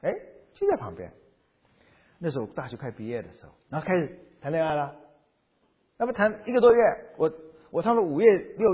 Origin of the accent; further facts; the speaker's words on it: Xiamen, Fujian, China; 金门出去还有一个小小的岛，就在我家乡门口。我家乡在厦门那里嘛。